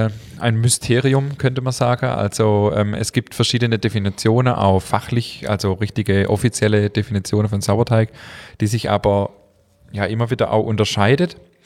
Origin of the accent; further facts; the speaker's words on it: Germany; Da sind wir Deutsche ein bisschen hinterher, was das Thema angeht.